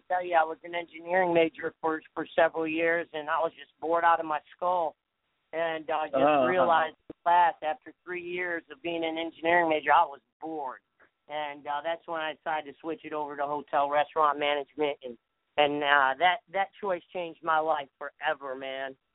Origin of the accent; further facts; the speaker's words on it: New York, United States; Man, I grew up in New York, okay? Man, the restaurant business was in my blood going back